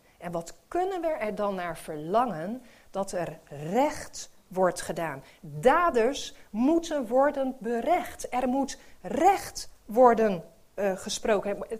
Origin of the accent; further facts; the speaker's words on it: Netherlands; Nou staan wij als Nederlanders in van die lijstjes.